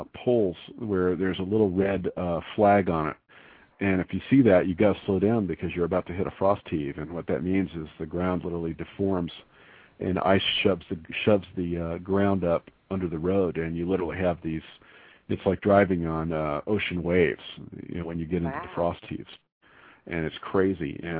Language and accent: English; Texas, United States; I was born in Texas. I'm coming back home.